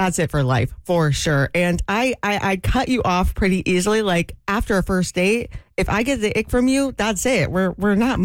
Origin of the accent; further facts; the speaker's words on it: Atlanta, Georgia, United States; And I said, I'm from Atlanta.